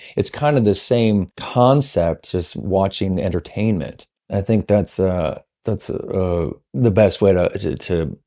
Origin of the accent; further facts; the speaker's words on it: Cleveland, Ohio, United States; I used to work construction where I was raised in Cleveland, Ohio